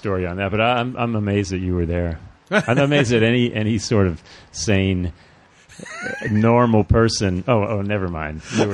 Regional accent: Boston, Massachusetts, United States; also born or lived in New York; I grew up, I was born in New York, but we lived in Boston.

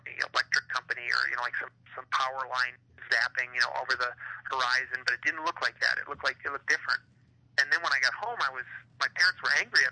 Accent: Michigan, United States; it felt like it was a calm, beautiful Midwestern, I grew up in Michigan, Midwestern autumn night.

